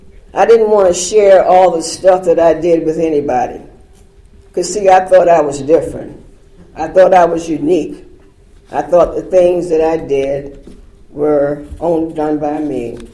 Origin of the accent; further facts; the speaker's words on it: Savannah, Georgia, United States; also born or lived in New York City; I grew up in Savannah and had a career in New York City.